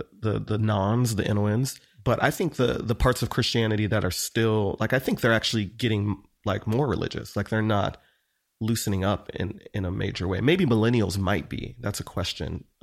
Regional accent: United States; And it's funny, growing up in America, you don't realize that's the core sin, really.

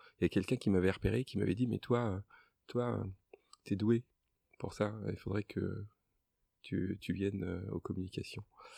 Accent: Paris, Île-de-France, France; born there; je suis né de famille antillaise, mais je suis né à Paris.

